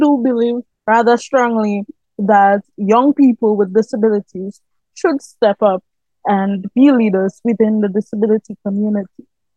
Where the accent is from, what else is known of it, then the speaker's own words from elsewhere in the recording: Dominica; More specifically, my home country, Dominica, the constitution does exclude persons with disabilities in certain aspects.